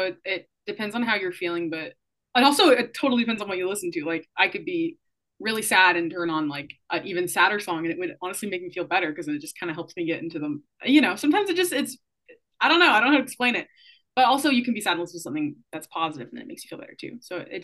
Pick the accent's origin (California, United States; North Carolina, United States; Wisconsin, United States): North Carolina, United States; Charlotte; My favorite artists are … I'm from Charlotte, North Carolina.